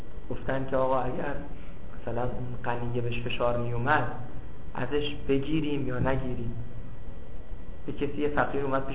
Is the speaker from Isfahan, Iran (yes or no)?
no; Ahvaz, Khuzestan, Iran; من یکی از مهمترین چیزهایی که براش از اهواز اومدم فقه بود